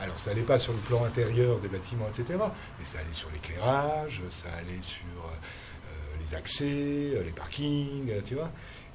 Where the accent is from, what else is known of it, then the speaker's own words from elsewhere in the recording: northern France, France; Enfin, moi, je viens du nord de la France, donc si tu veux...